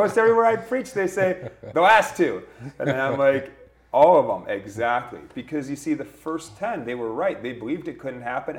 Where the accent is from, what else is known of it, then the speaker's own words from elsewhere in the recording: Minnesota, United States; My goodness, I'm from Minnesota. I used to work a mile away from where George Floyd died, and then I watched my city burn down.